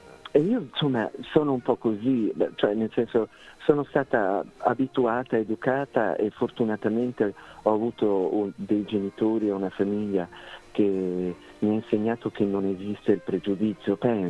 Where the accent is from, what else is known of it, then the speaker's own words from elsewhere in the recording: Cuba; perché sono cresciuta a Cuba, dove le bambine avevano già il seno a 12 anni